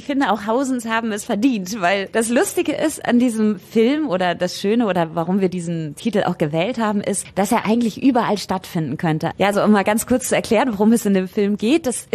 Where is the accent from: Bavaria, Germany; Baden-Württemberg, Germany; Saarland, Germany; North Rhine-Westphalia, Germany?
North Rhine-Westphalia, Germany; Lüdinghausen; ich komme aus Lüdinghausen.